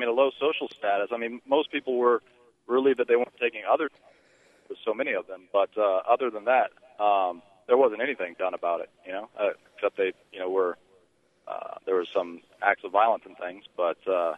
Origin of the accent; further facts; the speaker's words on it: Florida, United States; I grew up in Florida, and even back in the 80s, I mean, when I was in school